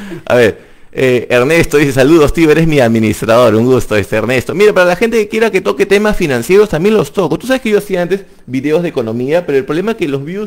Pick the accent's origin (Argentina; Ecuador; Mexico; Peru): Peru; No, no, yo soy de acá, de Perú. Soy como la papa peruana acá.